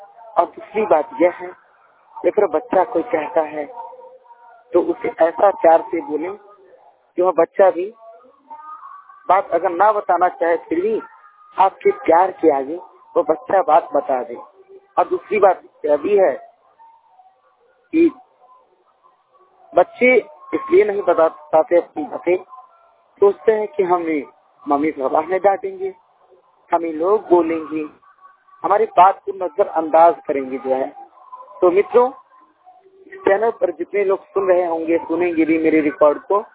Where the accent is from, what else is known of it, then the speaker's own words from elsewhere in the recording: Gogaon, Uttar Pradesh, India; मैं मिर्जापुर जिला से बोल रहा हूँ। मेरा गांव गोगांव है।